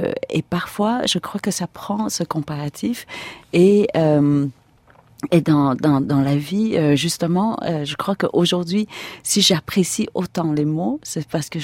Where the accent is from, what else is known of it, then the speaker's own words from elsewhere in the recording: South, Vietnam; Je viens du Sud, donc je parle à la maison avec l'accent du Sud. Mais j'ai eu la chance de retourner au Vietnam travailler dans le Nord.